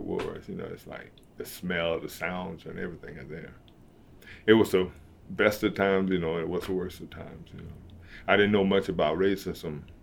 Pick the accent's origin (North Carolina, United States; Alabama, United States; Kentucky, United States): North Carolina, United States; Greensboro; I was born and raised here in Greensboro back in 1958.